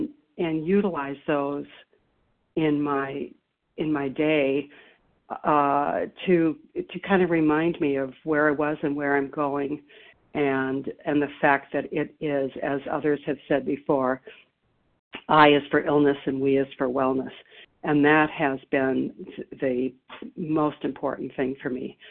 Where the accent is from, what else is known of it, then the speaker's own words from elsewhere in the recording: California, United States; I am from California.